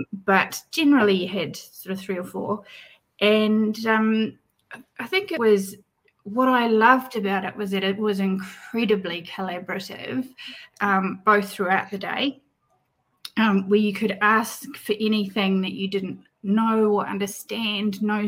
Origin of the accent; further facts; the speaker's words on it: New Zealand; And I'm a Kiwi girl.